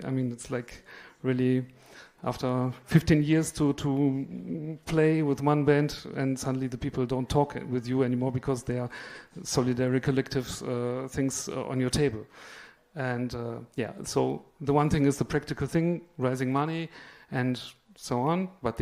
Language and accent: English; western Germany, Germany; I come from Western Germany and half French also